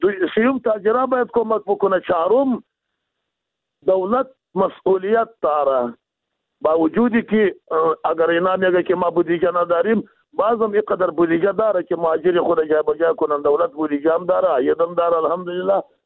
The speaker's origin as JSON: {"language": "Persian", "country": "Afghanistan", "said": "ما مردم افغانستان به هر صورت خودی ما افغان هستیم، از افغانستان هستیم"}